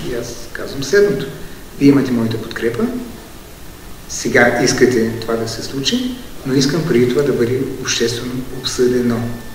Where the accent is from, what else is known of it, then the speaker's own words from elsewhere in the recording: Ruse, Ruse Province, Bulgaria; Да, аз съм от Русе